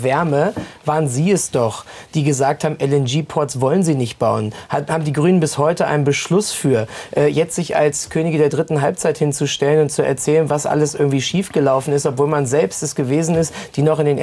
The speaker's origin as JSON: {"language": "German", "region": "Lower Saxony", "country": "Germany", "said": "dass gerade bei uns in Niedersachsen 3 Windkraftanlagen nicht gebaut werden können"}